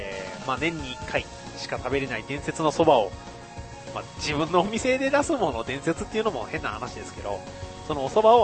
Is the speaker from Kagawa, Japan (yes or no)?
yes; Kagawa, Japan; 私の実家は香川県でございます。